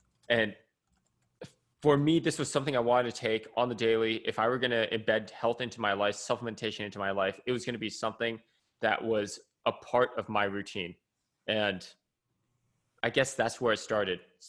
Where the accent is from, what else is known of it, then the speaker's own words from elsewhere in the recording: California, United States; And they have nothing to lose, you know, versus I'm some kid from California.